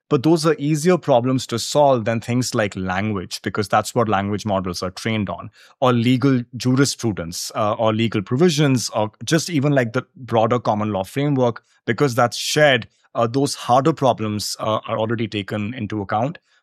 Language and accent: English; India; I'm a lawyer from India.